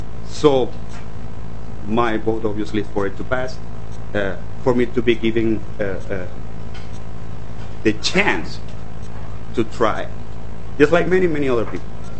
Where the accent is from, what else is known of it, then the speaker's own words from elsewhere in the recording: Venezuela; moved away as an adult; now in Minnesota, United States; I'm a winemaker by tradition, by heart. I'm Italian, Venezuelan.